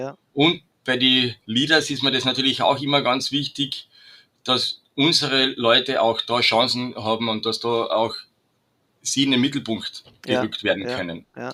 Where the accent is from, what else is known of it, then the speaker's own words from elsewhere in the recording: Carinthia, Austria; Ich bin ein gebürtiger Trautaler.